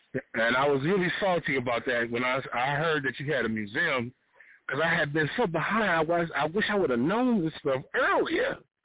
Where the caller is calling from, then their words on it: Chicago, Illinois, United States; I'm calling from Chicago, Illinois.